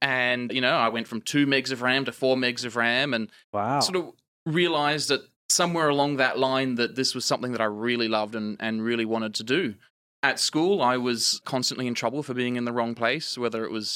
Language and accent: English; Outback, Australia; So I grew up in the Australian outback, if you can't tell of my accent, not an American.